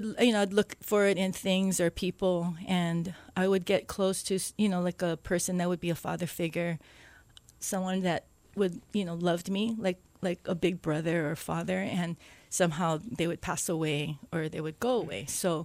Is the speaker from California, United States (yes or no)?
no; Hawaii, United States; Grew up in Hawaii Kai, I grew up in Haleiwa, I grew up in Palolo, I grew up in Kahala as a child.